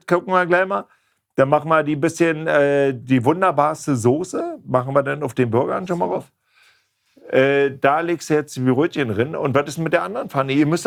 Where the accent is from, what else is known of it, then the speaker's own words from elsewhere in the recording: East Germany, Germany; Ich komme ja aus dem Osten.